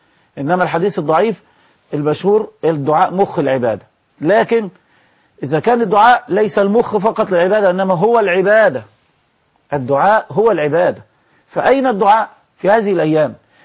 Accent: Sharqia Governorate, Egypt; وانا من الشرقيه واعرف عنه الكثير

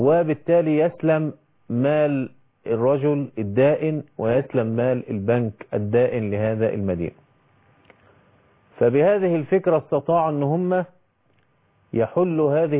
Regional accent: Egypt; وكان بيحدث عندنا في مصر في الغسالات أيام الثلاجات

